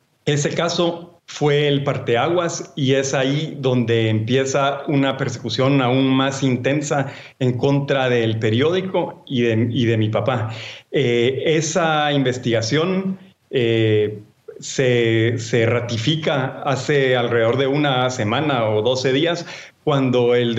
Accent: Guatemala; por ponerle los ojos a Guatemala y por seguir lo que está pasando en mi país

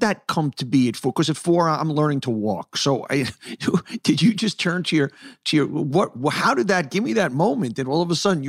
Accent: Hollis Hills, New York, United States; I grew up in Hollis Hills, 212th Street, 85th Avenue.

